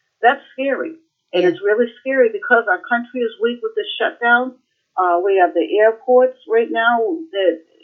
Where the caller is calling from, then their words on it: Boston, Massachusetts, United States; Hi, calling from Boston.